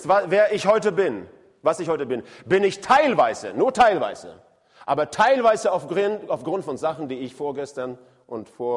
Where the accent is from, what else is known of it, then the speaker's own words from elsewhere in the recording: Norway; ich bin ja am Meer aufgewachsen.